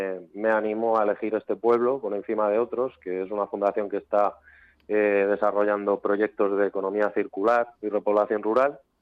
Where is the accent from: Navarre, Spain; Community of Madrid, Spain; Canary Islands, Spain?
Community of Madrid, Spain; Valdemoro; Yo soy madrileño, he vivido la mayor parte de mi vida en Valdemoro, al sureste de Madrid.